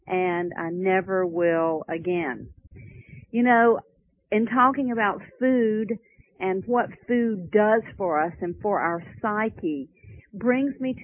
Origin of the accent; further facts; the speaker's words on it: the South, United States; talking about my childhood and growing up in the South, needless to say, with all of the interest that my family had about food, I was an overweight child.